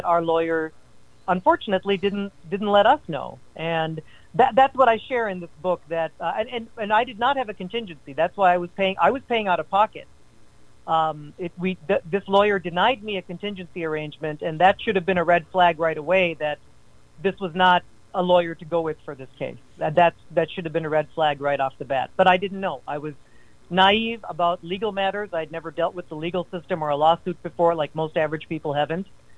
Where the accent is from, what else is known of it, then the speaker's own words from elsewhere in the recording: Melbourne, Florida, United States; also born or lived in Calgary, Canada; I was born in Calgary. I lived the first 9 months of my very, very young life in Canada, and then they became American citizens and settled in Melbourne, Florida for a couple years while I was a toddler, 1, 2, and 3 years old.